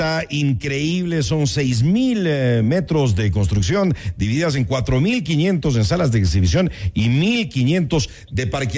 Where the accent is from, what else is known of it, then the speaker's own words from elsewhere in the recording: Ecuador; nosotros como ecuatorianos ya nos conocemos muy bien por su calidad